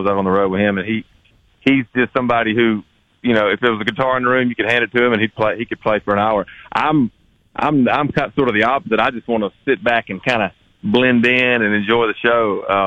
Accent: the South, United States; just because I grew up in the South and I'd never really traveled outside of the, you know, Alabama, Georgia, Tennessee, South Carolina, Florida group of states.

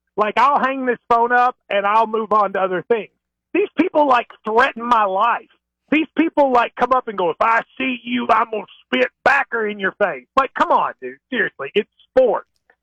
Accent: Middlesboro, Kentucky, United States; And I grew up in Middlesbrough, Kentucky, with Tennessee television stations.

